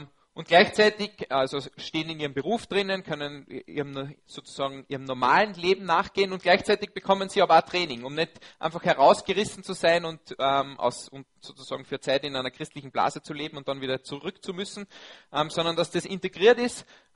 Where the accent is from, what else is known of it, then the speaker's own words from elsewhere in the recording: Linz, Upper Austria, Austria; Ich komme aus Linz, bin verheiratet, habe eine kleine Tochter.